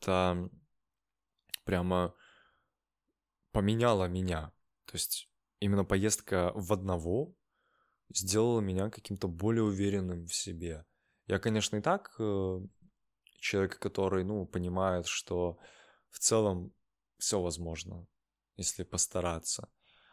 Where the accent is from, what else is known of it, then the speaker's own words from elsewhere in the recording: Minsk, Belarus; наслаждался Минском, моим любимым городом, одним из точно, моим родным городом.